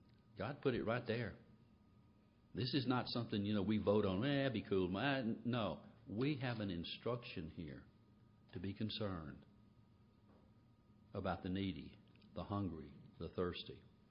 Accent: Kosciusko, Mississippi, United States; born there; There's something about seeing that little house where I was born in Kosciuszko that sort of puts me in touch with reality.

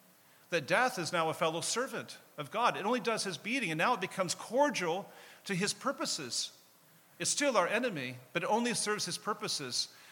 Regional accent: Nebraska, United States; I was raised in Nebraska, and we had tornadoes.

